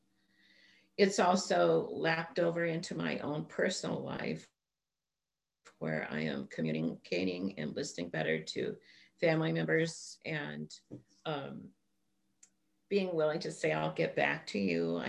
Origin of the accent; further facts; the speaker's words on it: Tucson, Arizona, United States; as Mike said, and I'm from Tucson, Arizona.